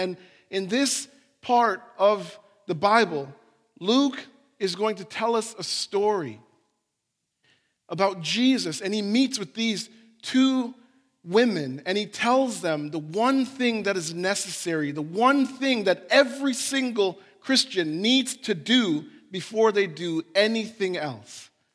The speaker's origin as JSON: {"language": "English", "country": "Jamaica", "said": "right, I'm Jamaican, I love, that's my thing"}